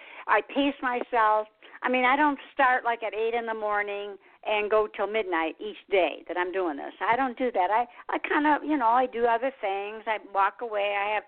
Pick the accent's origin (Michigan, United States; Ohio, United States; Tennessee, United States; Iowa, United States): Michigan, United States; Detroit; Usually it's the oldies, because I'm from Motown. Mm-hmm. I'm from Detroit